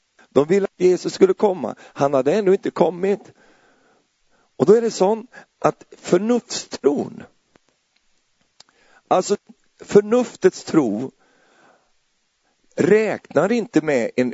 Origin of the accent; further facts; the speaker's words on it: Sweden; Tänk på att jag är svensk. Jag blir lätt orolig.